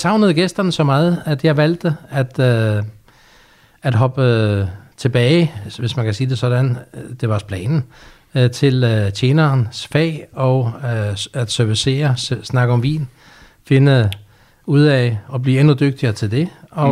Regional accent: Faroe Islands; now in Denmark; Og så kom den lille tykke bamse her afsted i 86. Og meningen var, at jeg skulle tilbage til Færøerne

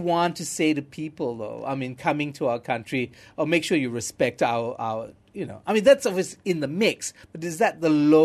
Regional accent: Malaysia; when I say I'm from Malaysia, they would say, Truly Asia.

